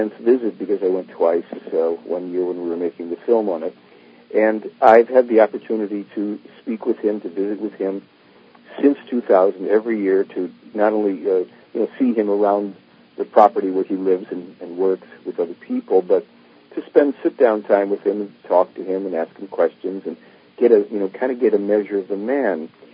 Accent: United States; Well, ever since I was a kid growing up in America, I was interested in, you know, space stories and things.

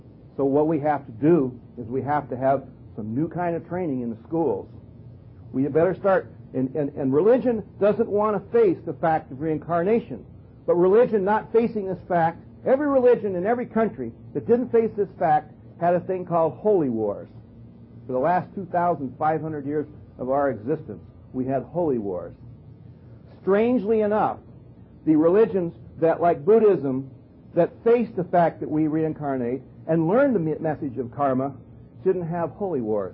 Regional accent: Arkansas, United States; When I was a kid growing up in Arkansas part-time

